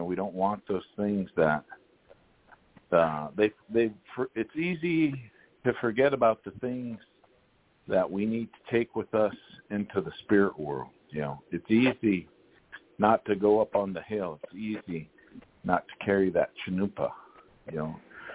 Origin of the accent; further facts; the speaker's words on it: Cheyenne River, South Dakota, United States; On my mom's side, I'm Minikoji, and so I'm from Cheyenne River, born and raised there.